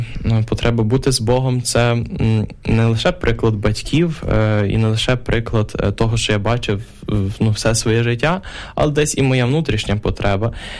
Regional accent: Ternopil, Ternopil Oblast, Ukraine; перебуваю в Тернополі, моєму рідному місті, де я зростав до мого поступлення.

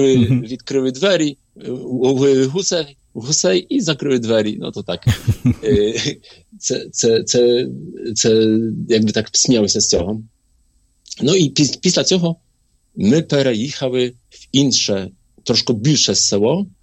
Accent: Grodziszów, Lower Silesian Voivodeship, Poland; also born or lived in Wrocław; Я народився в такому маленькому селі в Польщі. Тобто народився у Вроцлаві, але жив в такому селі Гродзішов. Це Дольнośląskie województwo в 1970 році

